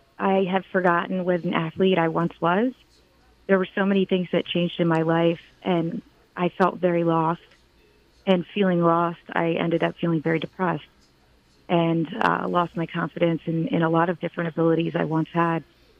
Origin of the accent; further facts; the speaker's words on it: East Coast, United States; we would go a few times every winter growing up on the East Coast, but we'd drive up to Pennsylvania for skiing